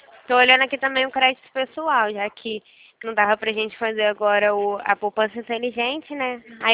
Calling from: Rio de Janeiro, Brazil; Eu tô falando daqui do Rio de Janeiro.

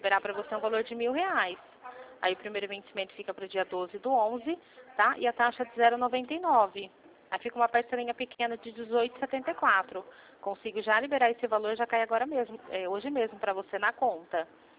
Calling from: Limeira, São Paulo, Brazil; de Limeira.

